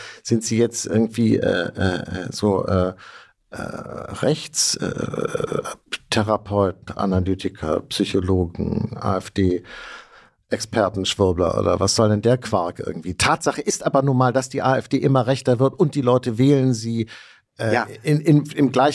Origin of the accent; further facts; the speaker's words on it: West Germany, Germany; Mein Punkt ist, dass wir als Westdeutsche gedacht haben, wir bringen dem Osten die Demokratie bei